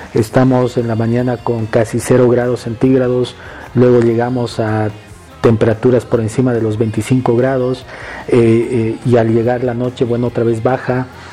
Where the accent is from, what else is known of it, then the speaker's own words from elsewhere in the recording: Bolivia; en temas de los incendios que hemos tenido el año pasado